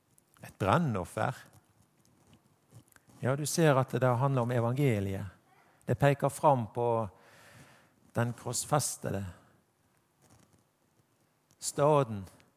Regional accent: Vestland, Norway; Sånn at jeg, sant, som stril, en enkel sjelslek, kan lese disse tingene her.

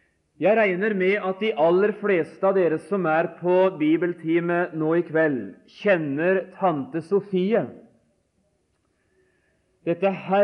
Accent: Notodden, Telemark, Norway; dekketøyskapet til mora mi hjemme på Notodden. Dette skapet i mors stue hvor sølvtøyet sto da jeg var gutt.

